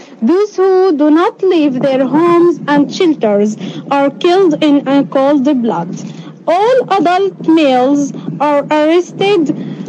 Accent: North Gaza Governorate, Palestine; from North Gaza. The situation here is catastrophic in every sense of the word.

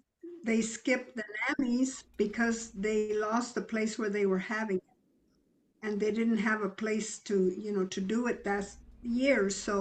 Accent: Carlsbad, California, United States; from Carlsbad, born and raised there.

